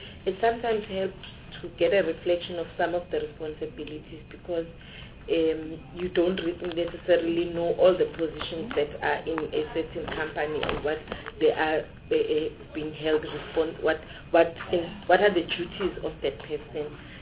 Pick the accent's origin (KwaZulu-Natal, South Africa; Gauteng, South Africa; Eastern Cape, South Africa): Eastern Cape, South Africa; born there; I was born in the Eastern Cape, and I'm currently residing in the province of KwaZulu-Natal.